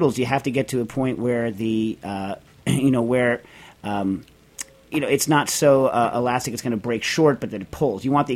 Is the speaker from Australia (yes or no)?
no; East, United States; Of course, I'm from the East, so I call it supersat.